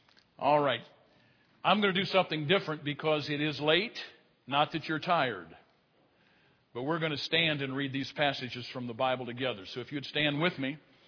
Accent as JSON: {"language": "English", "town": "St. Louis", "region": "Missouri", "country": "United States", "tie": "born there", "said": "I was born in St. Louis, okay?"}